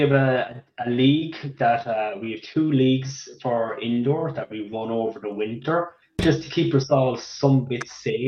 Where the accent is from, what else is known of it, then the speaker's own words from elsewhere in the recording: Cork, Munster, Ireland; now in Madison, United States; I'm born and raised in Cork and been in Madison for the last 7 years